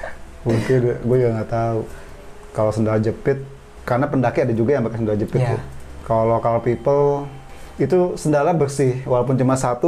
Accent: Linggarjati, West Java, Indonesia; Kebetulan kan kampung halaman gue di Linggarjati.

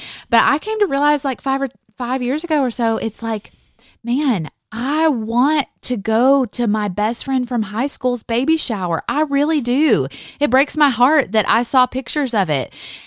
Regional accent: Tennessee, United States; moved away as an adult; I moved 9 hours away from Tennessee where I grew up and had lived my entire life.

